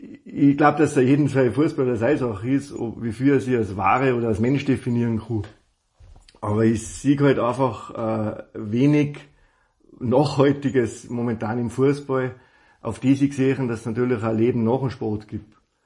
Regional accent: Austria; bei uns in Österreich

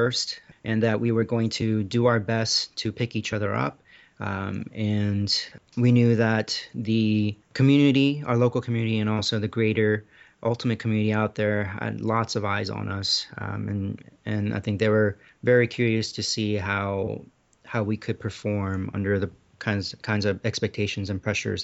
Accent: Atlanta, Georgia, United States; It wasn't until I went back to Atlanta, my hometown, for medical school

